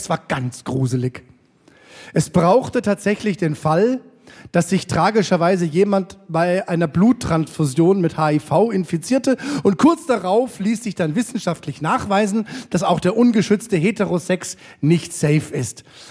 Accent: Bavaria, Germany; Bei uns in Bayern, da kamen traditionell externe Angstmachfachleute in den Unterricht und haben professionell Schrecken verbreitet.

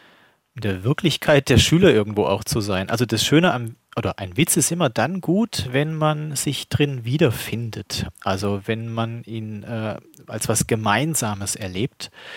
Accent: Saarland, Germany; born there; accent: Saarland dialect; moved away; ich bin ja gebürtiger Saarländer und habe das Saarländische noch so ein bisschen drin. Wahrscheinlich die richtigen Saarländer merken wahrscheinlich sofort, dass ich da schon lange nicht mehr wohne und lebe.

